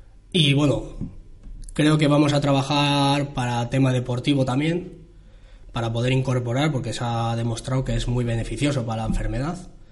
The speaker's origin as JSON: {"language": "Spanish", "town": "Bilbao", "region": "Basque Country", "country": "Spain", "said": "nosotros que somos de Bilbao, ¿no? Cuando bajamos a Sevilla y nos pega el calor, decimos, es que somos del norte."}